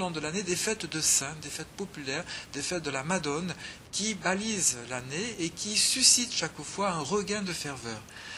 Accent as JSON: {"language": "French", "town": "Marseille", "region": "Provence-Alpes-Côte d'Azur", "country": "France", "said": "Moi, si je suis Marseillais, si je suis fier d'être Marseillais, c'est avant tout parce que Marseille est une ville ouverte à toutes les cultures."}